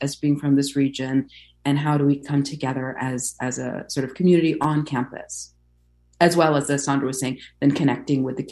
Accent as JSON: {"language": "English", "country": "Kuwait", "tie": "born or raised there", "said": "my story is a little bit, I was born and raised in Kuwait."}